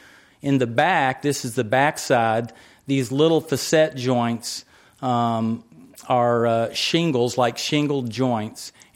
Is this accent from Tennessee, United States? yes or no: yes; Nashville, Tennessee, United States; I'm from Nashville, Tennessee. If you were wondering, it is a red state.